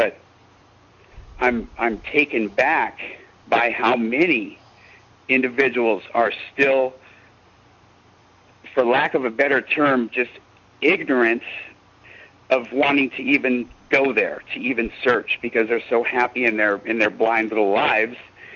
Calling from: Lake Havasu City, Arizona, United States; And I am calling from Lake Havasu City, Arizona.

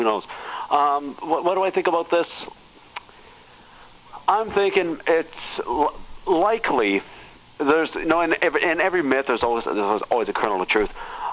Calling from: North Bay, Ontario, Canada; from North Bay, Ontario.

